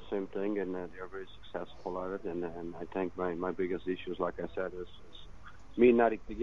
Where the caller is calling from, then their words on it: New York, United States; I'm in New York right now.